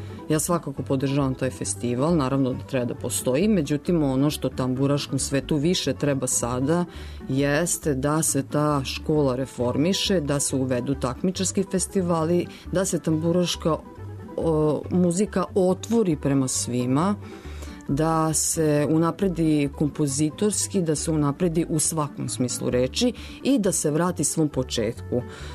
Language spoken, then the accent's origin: Serbian; Vojvodina, Serbia; Ja sam Srpkinja iz Vojvodine, sviram srpsku muziku iz Vojvodine i Vojvođanka sam